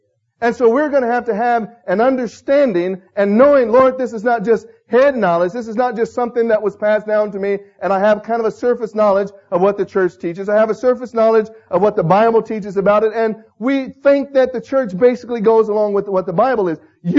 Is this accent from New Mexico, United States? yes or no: no; Oklahoma, United States; now in Texas, United States; I'm from Oklahoma, but I live in Texas.